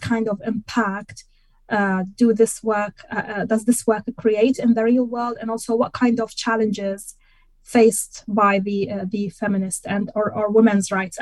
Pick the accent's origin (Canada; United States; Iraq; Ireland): Iraq; I come from Iraq, so this is my home country